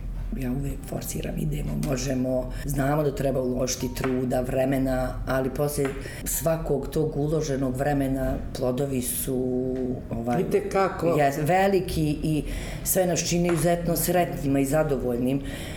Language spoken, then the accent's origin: Bosnian; Banja Luka, Republika Srpska, Bosnia & Herzegovina; now in Brčko, Bosnia and Herzegovina; Ja sam rođena Banja Lučanka. U Banja Luci sam završila osnovnu školu, završila sam matematičku gimnaziju, potom sam završila Pedagošku akademiju, odsjek matematika i fizika.